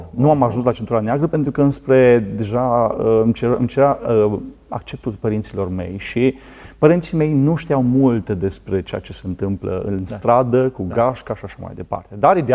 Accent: Baia Mare, Maramureș County, Romania; Am crescut la Baia Mare, născut la Baia Mare, maramureșan jet pe jet, da, și venit...

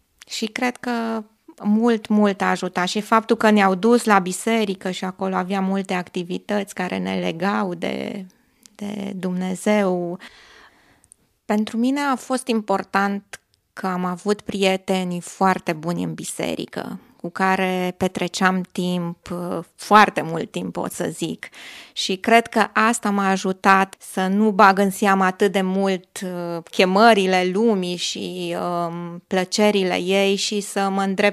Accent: Arad, Arad County, Romania; born there; Da, m-am născut în Arad, într-o familie de credincioși, am mers de mică la biserică

